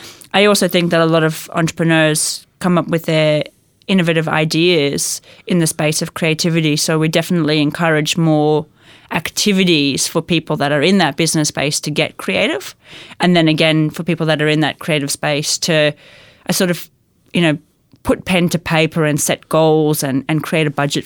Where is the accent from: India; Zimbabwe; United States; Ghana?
Zimbabwe; growing up in Zimbabwe